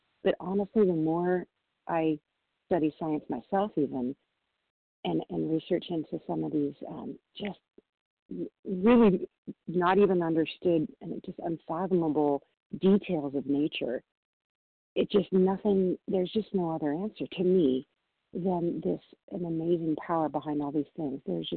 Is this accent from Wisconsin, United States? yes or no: no; Washington, United States; I'm from Washington State, Pacific Time.